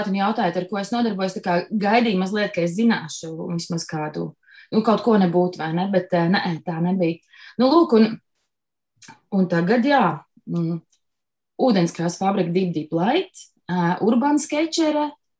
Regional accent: Kurzeme, Latvia; no kurienes es nāku geogrāfiski Kurzeme, ieprecējos Vidzemē

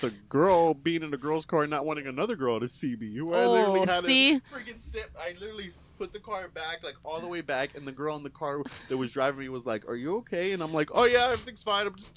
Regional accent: Houston, Texas, United States; I grew up in Houston elementary, middle school, but I went to high school in a smaller town, in a little country town, 5,000 people.

